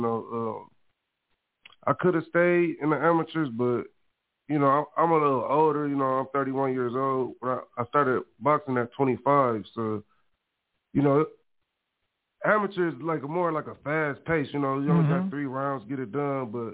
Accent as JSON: {"language": "English", "town": "Flint", "region": "Michigan", "country": "United States", "said": "I'm from Flint, Michigan."}